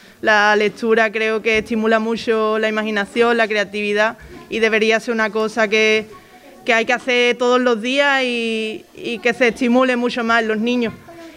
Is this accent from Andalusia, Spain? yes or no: yes; La Línea de la Concepción, Andalusia, Spain; Yo soy de La Línea, pero me ha parecido también muy guay trabajar con alguien que es de San Roque